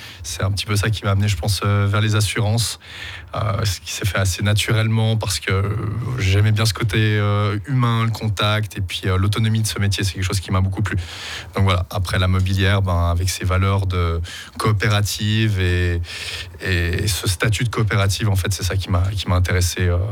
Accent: Geneva, Switzerland; Moi j'ai grandi à Genève, j'ai fait une maturité professionnelle à l'école de commerce.

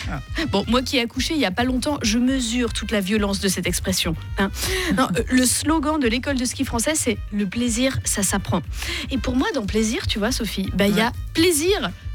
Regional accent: French Polynesia, France; moi je viens de Tahiti.

